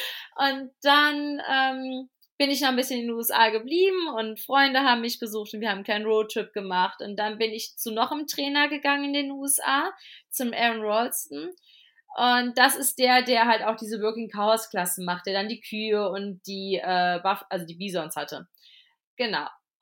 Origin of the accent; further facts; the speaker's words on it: Cologne, North Rhine-Westphalia, Germany; ich komme ja ursprünglich aus Köln